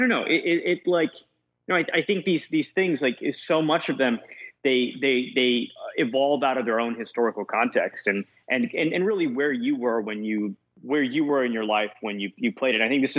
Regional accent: Hong Kong; I grew up in Hong Kong.

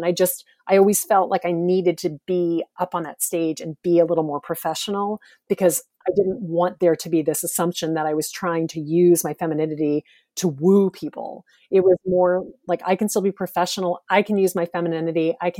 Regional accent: the South, United States; I grew up in the South. My mother is British.

